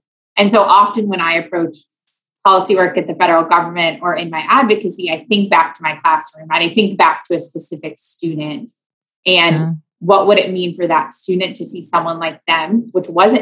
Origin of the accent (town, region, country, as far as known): Iowa, United States; born or raised there